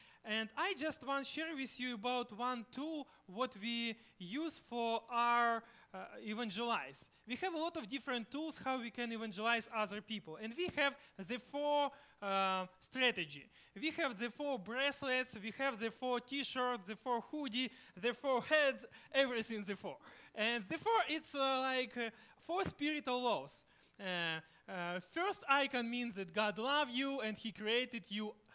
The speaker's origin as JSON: {"language": "English", "country": "Ukraine", "second_language": "English", "said": "I am from Ukraine, but I have present for you from Ukraine."}